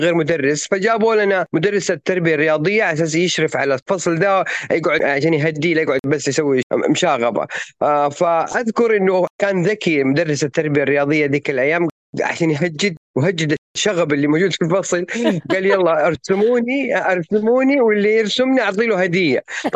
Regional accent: Medina, Medina Province, Saudi Arabia; سعودي من مواليد المدينة المنورة عام 1970

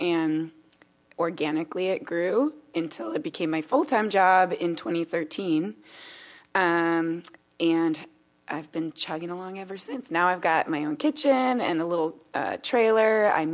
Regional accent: Chicago, Illinois, United States; now in Knoxville, United States; I'm from Chicago originally.

